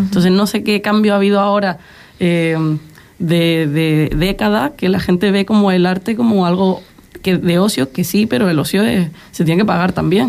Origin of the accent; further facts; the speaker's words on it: Canary Islands, Spain; creo que yo soy la única canaria